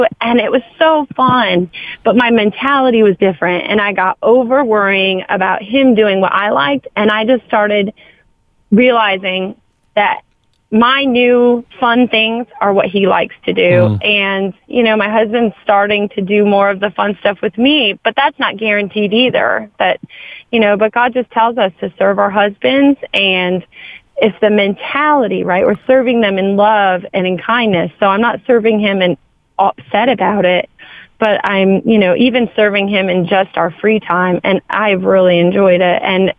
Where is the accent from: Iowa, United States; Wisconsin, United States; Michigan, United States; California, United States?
Michigan, United States; I am, which is funny because I'm originally from Michigan